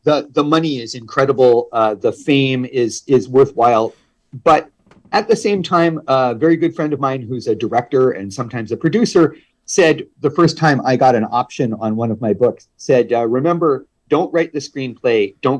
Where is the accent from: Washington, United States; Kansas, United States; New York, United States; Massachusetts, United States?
New York, United States; Rochester; But when you're from upstate New York, and I'm from Rochester, it's not that much of a change across the border. We spell defense with a C even in upstate New York.